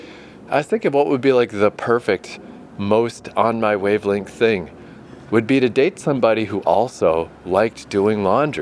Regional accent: Canada; I'm Canadian, I'll be all right.

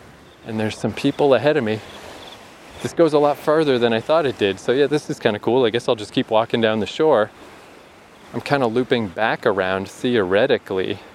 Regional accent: Fredericton, New Brunswick, Canada; That being said, back in my hometown, in Fredericton, New Brunswick, there's Odell Park

